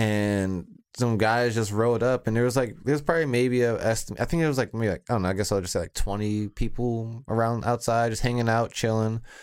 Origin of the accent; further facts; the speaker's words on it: Washington, District of Columbia, United States; Growing up in Washington, D.C.